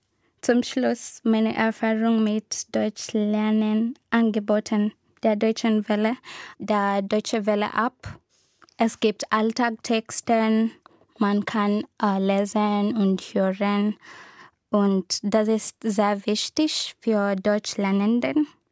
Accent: Kenya; German is a second language; Ich komme aus Kenia. Ich war 1996 geboren

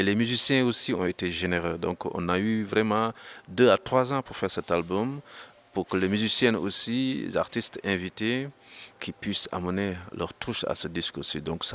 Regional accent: Senegal; je suis sénégalais, qui vit au Sénégal

